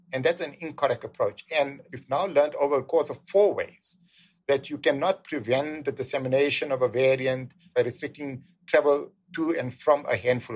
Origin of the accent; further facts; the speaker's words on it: South Africa; especially as a South African, we're extremely sensitive to the use of the term racism.